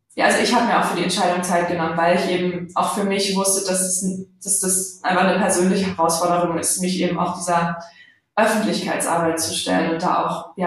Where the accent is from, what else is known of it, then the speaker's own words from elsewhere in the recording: Dresden, Saxony, Germany; Obwohl ich gebürtige Dresdnerin bin